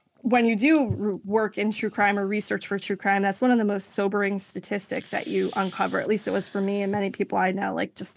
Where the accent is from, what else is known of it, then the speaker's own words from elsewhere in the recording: New York, United States; I'm from New York originally, only about like an hour north of the city, but having gone to New York City many times throughout my life, it's so true.